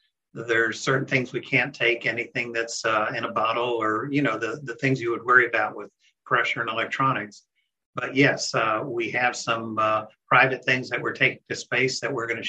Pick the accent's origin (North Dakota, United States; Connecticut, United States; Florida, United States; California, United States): Florida, United States; Well, actually, I was raised in Central Florida, and I remember when I was a very young child, I was out on a raft in a lake here in the Orlando area